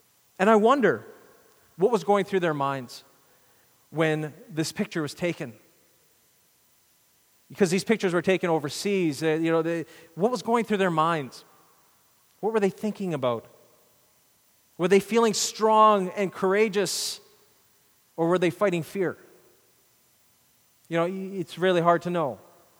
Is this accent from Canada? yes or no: yes; Canada; the significance of those sacrifices that were made for my freedom as a Canadian.